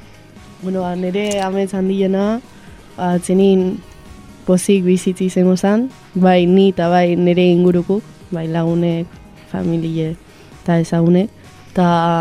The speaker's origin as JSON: {"language": "Basque", "town": "Azpeitia", "region": "Basque Country", "country": "Spain", "said": "nire Azpeitiarra naiz da 17 urte"}